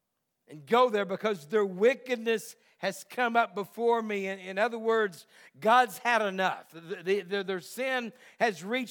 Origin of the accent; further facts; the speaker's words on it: Texas, United States; I grew up near Houston, which is a large city. So I kind of know the dealings of a large city.